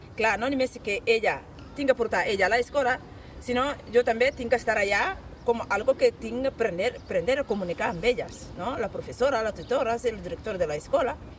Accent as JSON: {"language": "Catalan", "town": "Damena", "country": "Mali", "second_language": "Catalan", "moved": "as an adult", "lives_now": "Spain", "said": "El meu poble és Damena. I vaig arribar amb molta gana d'arribar aquí."}